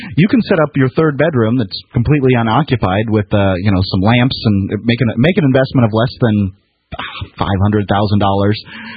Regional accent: Sarasota, Florida, United States; I grew up in Sarasota, Florida, lived there for 30-something years.

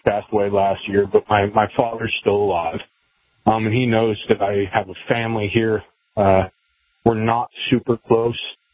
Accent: Kansas, United States; I grew up in Kansas.

